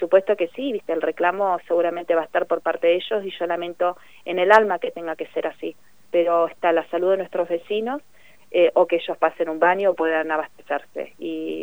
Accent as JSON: {"language": "Spanish", "region": "Neuquén", "country": "Argentina", "said": "como argentinos y como neuquinos"}